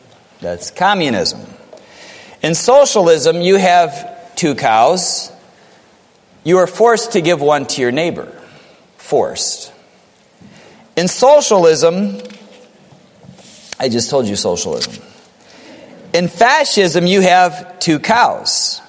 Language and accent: English; United States; I happen to believe that. I'm an American.